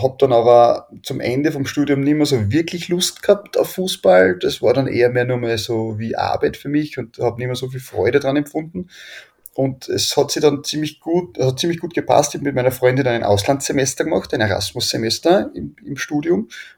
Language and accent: German; Graz, Styria, Austria; bei uns in Graz, wir haben einen Hausberg, den Schöckl.